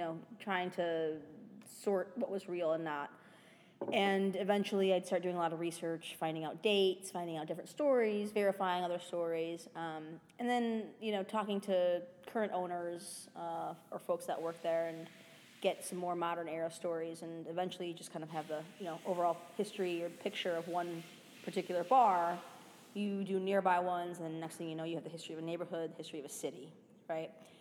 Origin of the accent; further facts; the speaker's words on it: Chicago, Illinois, United States; my hometown of Chicago is a prime example of everything that that means. So I came back home after graduate school